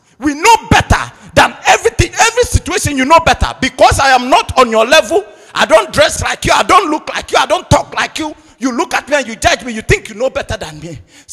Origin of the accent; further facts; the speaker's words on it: Ghana; born there; moved away; also born or lived in United Kingdom; Hey, I was born in Ghana and I went to UK.